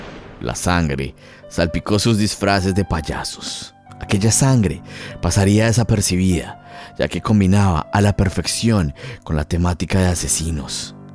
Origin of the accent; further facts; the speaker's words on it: Colombia; en el año 2018, en mi país, Colombia.